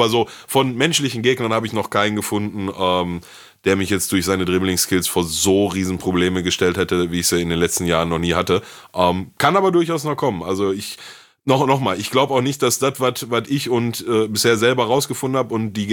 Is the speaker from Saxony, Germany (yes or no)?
no; North Rhine-Westphalia, Germany; wie man so schön bei uns im Ruhrgebiet sagt.